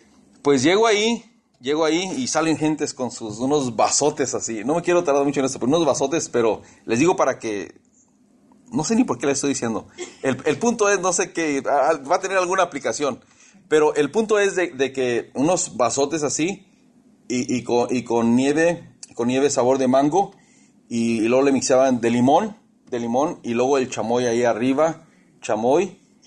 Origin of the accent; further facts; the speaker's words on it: Mexico; Ahora, soy bien mexicano.